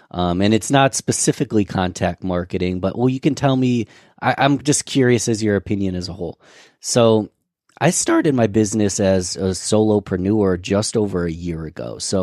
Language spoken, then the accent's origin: English; Rochester, United States; I'm from Rochester, right, Stu?